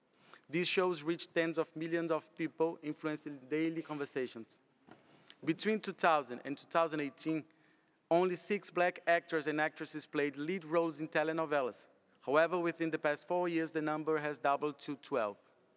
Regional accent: Salvador, Bahia, Brazil; I come from Salvador, a city in Bahia known as the blackest city in Brazil.

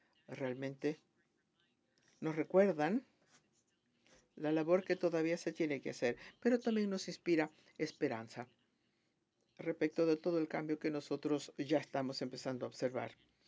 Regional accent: Minas Gerais, Brazil; Spanish is a second language; Llamo de Brasil. ¿Dónde en Brasil? Vengo de Minas Gerais, pero hoy estoy en la sede de la empresa, São Paulo.

